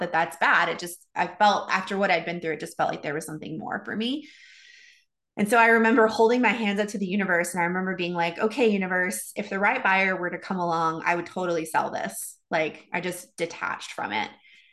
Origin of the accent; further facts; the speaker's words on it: Texas, United States; I was raised in Texas on a horse ranch. My parents raised and bred quarter horses and then paint horses.